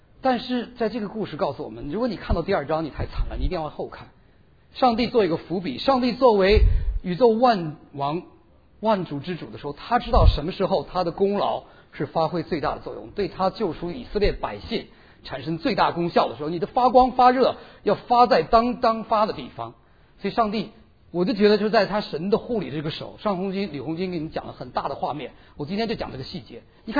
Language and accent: Chinese; Lanzhou, Gansu, China; 我以为没事儿，我是兰州长大的，我一点事儿没有